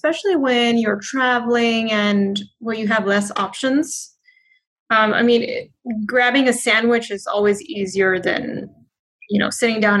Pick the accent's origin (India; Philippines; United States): India; I'm Indian.